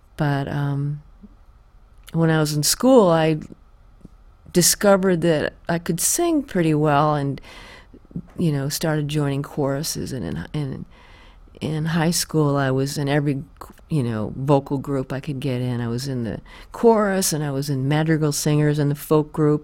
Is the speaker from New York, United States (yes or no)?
yes; Canandaigua, New York, United States; now in Austin, United States; the whole time I was growing up in Canandaigua, I had this idea that I would move to the village